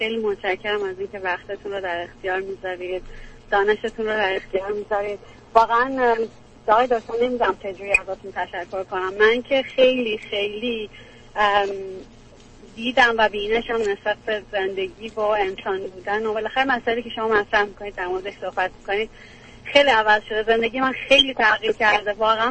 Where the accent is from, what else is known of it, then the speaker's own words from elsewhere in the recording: Iran; now in Canada; ما 2 سال نزدیک 3 سال توی کانادا هستیم. خب من 5 ساله که از ایران اومدم بیرون.